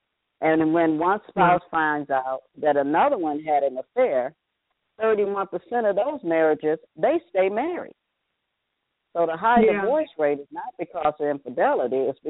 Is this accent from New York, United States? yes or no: no; Michigan, United States; I'm from Michigan. So, look, I grew up in Michigan.